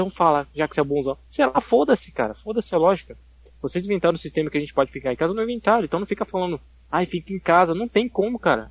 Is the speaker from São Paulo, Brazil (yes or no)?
yes; São Paulo, Brazil; Eu sou de São Paulo.